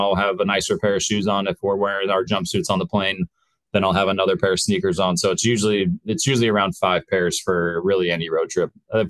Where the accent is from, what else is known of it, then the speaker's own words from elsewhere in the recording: Houston, Texas, United States; also born or lived in Austin / Philadelphia / Chicago; So I was born in Houston. I went from Houston to Austin, Austin to Philly, Philly to Chicago, and then finally Chicago down here to finally kind of put some roots down. So growing up, I was always an Astros fan.